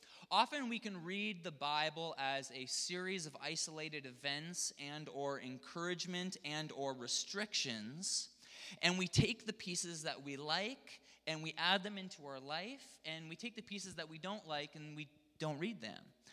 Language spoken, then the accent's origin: English; Ontario, Canada; I spent all of my summers at this campground called Lakeshore Pentecostal Camp. It's in Ontario. I grew up in Ontario.